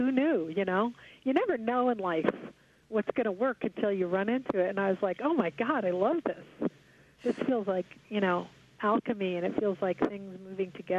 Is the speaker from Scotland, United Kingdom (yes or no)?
yes; Scotland, United Kingdom; Yeah, I grew up in Scotland as a child, and that's very Presbyterian.